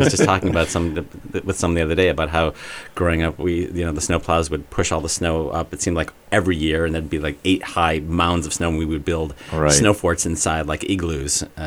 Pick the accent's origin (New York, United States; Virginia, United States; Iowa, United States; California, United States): New York, United States; Rochester; I'm actually from Rochester, New York, originally.